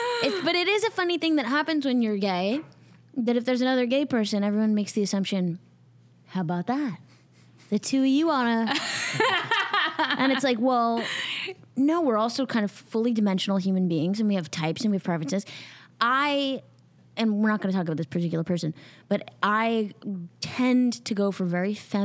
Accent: New York City, New York, United States; born there; Actually, yeah. Both started in New York, believe it or not. I was born in Manhattan.

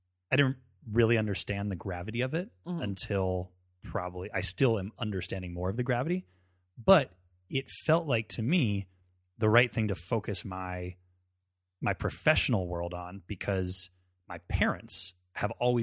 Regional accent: Berkeley, California, United States; Let's see. I grew up in Berkeley, California.

